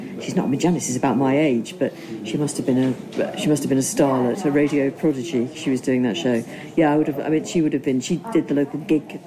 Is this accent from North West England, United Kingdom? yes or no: yes; Liverpool, North West England, United Kingdom; I come from Liverpool. My mum and dad were clerical workers.